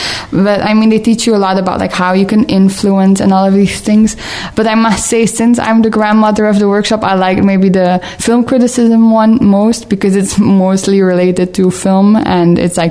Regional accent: Flanders, Belgium; English is a second language; because I'm from the Flemish-speaking part of the country

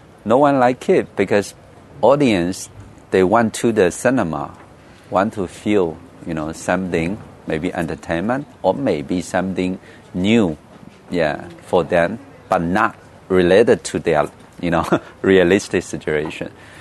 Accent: Myanmar; English is a second language; now in Taiwan; I came from Myanmar, very small village. I'm living in Taiwan, huge city, crowded.

